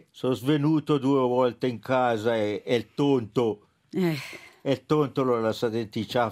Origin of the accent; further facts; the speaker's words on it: Lugano, Ticino, Switzerland; Perché sono nato a Lugano, scusi.